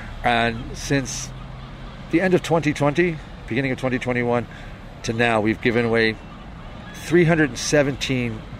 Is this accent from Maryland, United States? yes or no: yes; Baltimore, Maryland, United States; moved away as an adult; now in Wexford, Ireland; Baltimore, Maryland.